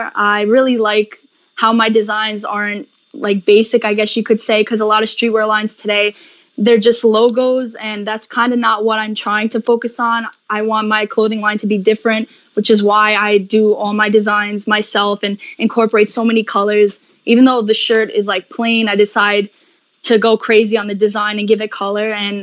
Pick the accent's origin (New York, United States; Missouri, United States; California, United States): New York, United States; So because I'm from New York, the pigeon plays like a big role.